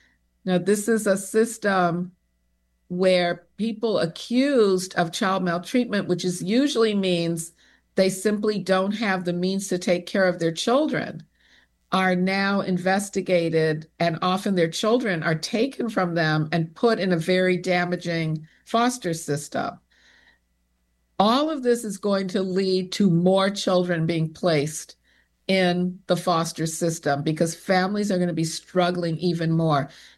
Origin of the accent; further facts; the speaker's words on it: Chicago, Illinois, United States; I grew up in Chicago in a very diverse community, Hyde Park Kenwood, on the south side of Chicago.